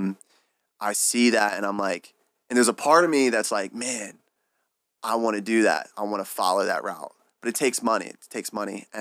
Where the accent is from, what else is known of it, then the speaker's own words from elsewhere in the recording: Pennsylvania, United States; also born or lived in Virginia; I grew up in Pennsylvania, went to school at Virginia Tech, and then after ended up back in Virginia. Kind of went from small town to small town, now big city